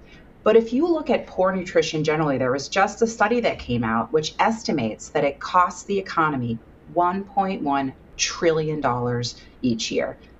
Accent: Baltimore, Maryland, United States; I was living in California at the time. I drove cross country to see him on my way, because I'm from Baltimore, on my way up to Boston.

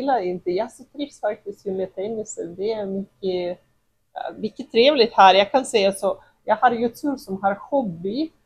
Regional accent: Almaty, Kazakhstan; now in Sweden; jag kommer från Almata.

